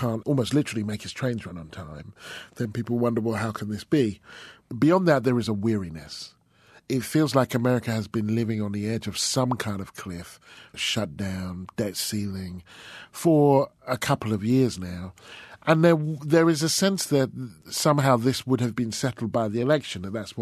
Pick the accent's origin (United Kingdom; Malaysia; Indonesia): United Kingdom; Growing up black in Britain, as my parents are from Barbados and I was born in Britain